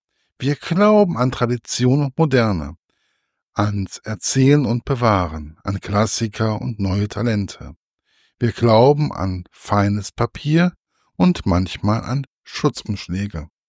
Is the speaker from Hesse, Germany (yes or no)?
yes; Hesse, Germany; Für mich als Hesse ist es so oder so immer wieder schön, etwas über die Gebrüder Grimm zu lesen.